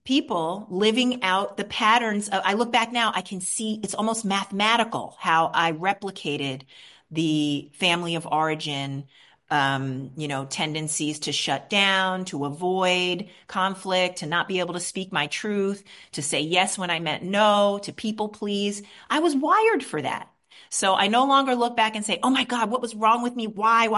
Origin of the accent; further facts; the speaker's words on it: Queens, New York, United States; I'm from Queens. There were no ponies when I was growing up.